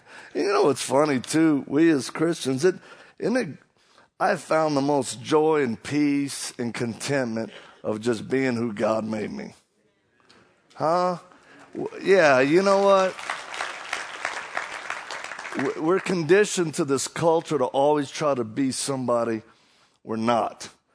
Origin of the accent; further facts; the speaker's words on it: Louisiana, United States; I'm from Louisiana. I'm one of them Cajuns. And, I don't think I have an accent